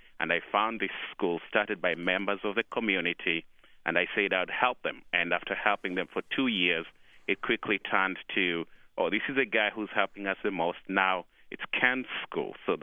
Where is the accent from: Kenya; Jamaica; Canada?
Kenya; Nairobi; now in United States; I grew up in Kibera in Nairobi, and I decided to give back.